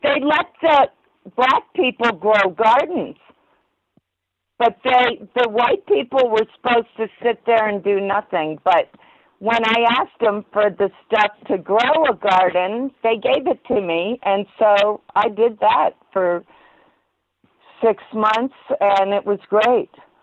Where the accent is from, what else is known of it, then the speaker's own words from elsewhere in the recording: Arlington, Virginia, United States; also born or lived in Staten Island / San Pedro; Arlington, Virginia.